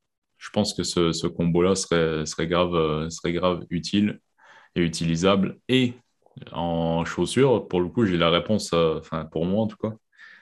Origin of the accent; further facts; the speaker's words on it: Quebec, Canada; j'ai grandi au Québec sans rien sur les mains